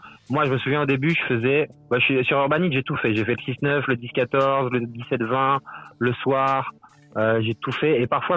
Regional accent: France; now in Belgium; je suis français en plus. Je suis expatrié en Belgique depuis plusieurs années.

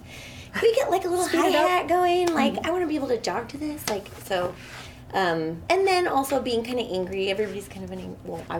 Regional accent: Michigan, United States; Yeah, sure. I grew up in Michigan, and the radio was, like, pretty isolated.

